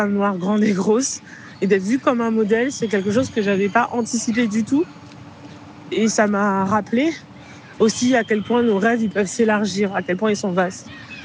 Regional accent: Blanc-Mesnil, Île-de-France, France; now in Paris, France; Quand j'étais petite, j'habitais à Blanc-Ménil.

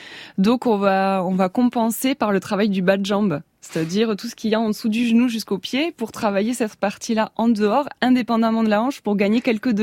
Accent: Toulouse, Occitanie, France; parce que je suis de Toulouse.

